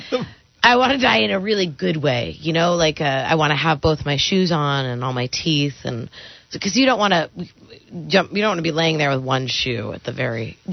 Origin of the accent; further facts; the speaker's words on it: Kent, Washington, United States; I'm from Kent, so I wanted to say hot dog water.